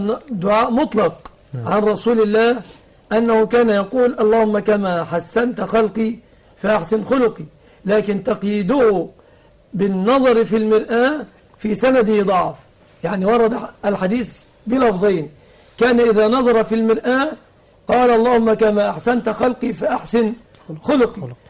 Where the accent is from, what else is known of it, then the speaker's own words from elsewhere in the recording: Egypt; وأسأل الله سبحانه أن يحفظ بلادنا مصر آمنة مطمئنة